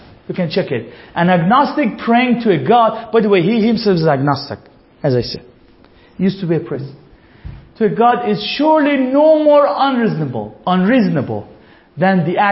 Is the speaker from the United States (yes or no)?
no; Iran; English is a second language; I come from Iran. So 1979, for us Iranian, means a lot.